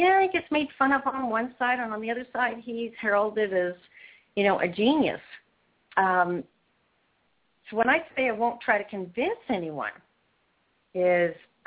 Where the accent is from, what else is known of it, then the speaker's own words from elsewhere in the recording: Canada; Now, I'm from Canada, so I call myself the Canadian weather weenie.